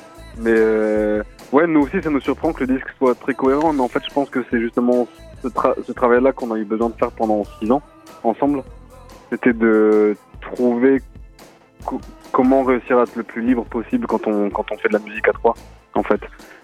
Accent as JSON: {"language": "French", "region": "Hauts-de-France", "country": "France", "tie": "born or raised there", "said": "Moi et Jock, on est nés, on a grandi dans le Nord, on y habite encore."}